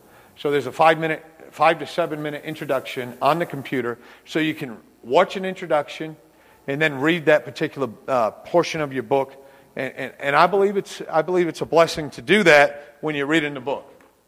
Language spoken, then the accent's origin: English; Connecticut, United States; when we were kids, we grew up in Connecticut, and the weather's probably an awful lot like Wisconsin.